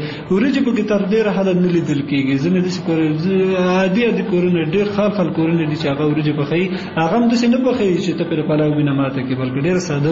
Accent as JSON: {"language": "Pashto", "region": "Kunar", "country": "Afghanistan", "said": "زه اصلا د کونړ ولایت اوسیدونکی یم. ګوره ما په نورستان کې وخت هم تیر کړی"}